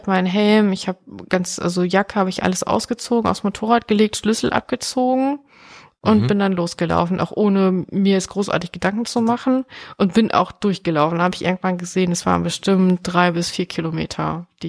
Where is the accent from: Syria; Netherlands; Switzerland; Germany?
Netherlands; Eindhoven, North Brabant; also ich komme aus Eindhoven